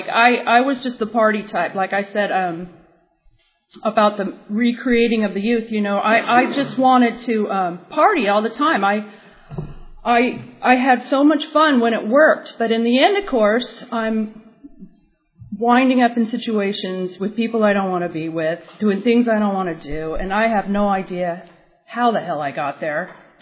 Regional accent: Laguna Beach, California, United States; I grew up in the rough streets of Laguna Beach. I grew up in Laguna Beach in the 60s and 70s.

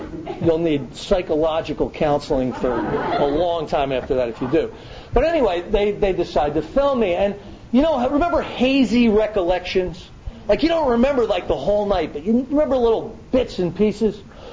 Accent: Florida, United States; I'm a guy from Florida.

